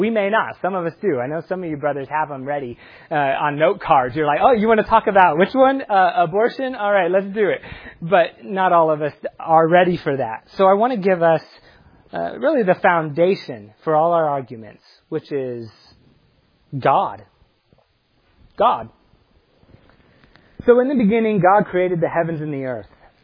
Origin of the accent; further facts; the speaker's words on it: Temple, Texas, United States; I'm from Temple, Texas.